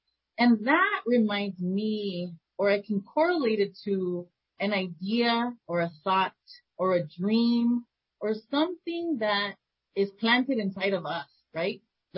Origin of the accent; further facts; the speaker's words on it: California, United States; first language es; English is a second language; So my first language is Spanish. I learned English in school. I grew up in Southern California.